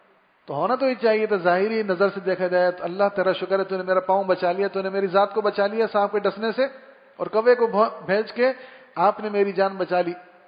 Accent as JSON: {"language": "Urdu", "town": "Karachi", "region": "Sindh", "country": "Pakistan", "tie": "born or raised there", "said": "جہاں ہم سب بھائیوں بہنوں کی پیدائش ہوئی ماشاء اللہ الحمد للہ، تو ہمارا بچپن پورا ایف سی ایریا میں گزرا."}